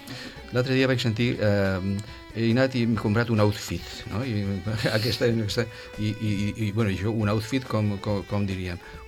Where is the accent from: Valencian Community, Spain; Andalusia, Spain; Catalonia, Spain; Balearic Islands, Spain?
Andalusia, Spain; Vélez Blanco; jo sóc de Vélez Blanco, i a Vélez Blanco trobes cognoms com Reche i Puche, que són castellanitzacions dels cognoms aquí, Reig i Puig.